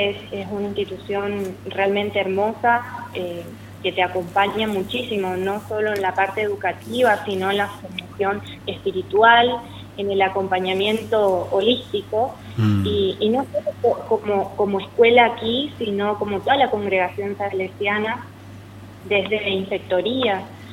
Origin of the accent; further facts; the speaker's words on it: Chaco, Argentina; moved away as an adult; now in Misiones, Argentina; Yo soy de Chaco, pero en el 2007 vine a Misiones a estudiar genética